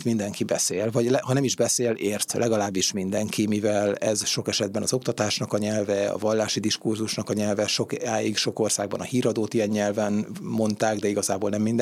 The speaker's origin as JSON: {"language": "Hungarian", "town": "Debrecen", "region": "Hajdú-Bihar", "country": "Hungary", "tie": "born or raised there", "said": "Igen, ennek ellenére Debrecenben nőttem fel, édesapám szíriai"}